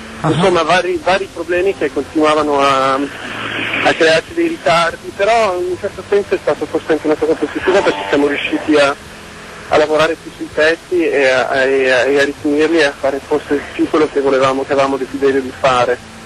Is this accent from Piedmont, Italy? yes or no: no; Milan, Lombardy, Italy; born there; e allora poi noi siamo nati a Milano